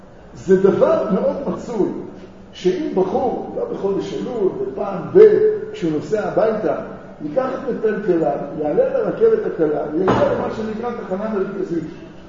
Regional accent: Tel Aviv, Tel Aviv District, Israel; אני לא מזלזל בתל אביב, אתם יודעים שגדלתי שם, אני דור שני לאנשי תל אביב, ואני אוהב את המקום הזה.

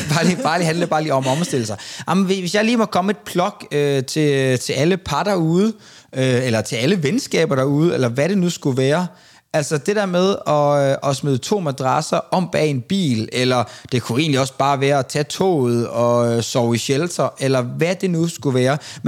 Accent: Central Denmark Region, Denmark; Altså min strand, det er der, hvor jeg er opvokset jo.

